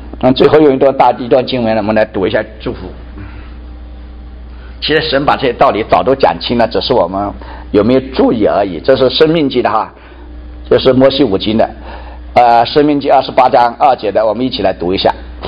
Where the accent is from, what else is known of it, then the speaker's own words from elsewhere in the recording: China; 我们中国人这个读书很厉害